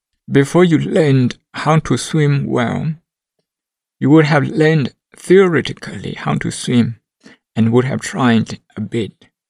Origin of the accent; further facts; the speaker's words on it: Laihka, Shan State, Myanmar; I got the news from Laika, Shan State, my hometown